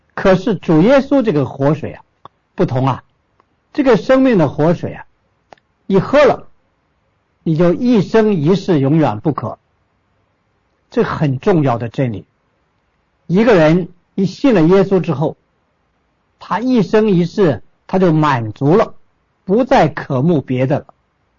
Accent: China; 那么你我中国人都在喝孔孟之道儒家的水，

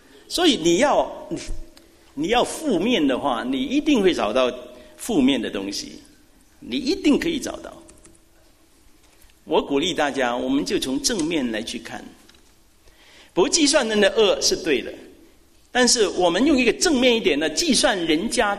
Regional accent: China; 我觉得我们中国人呢，实在这一方面要学。

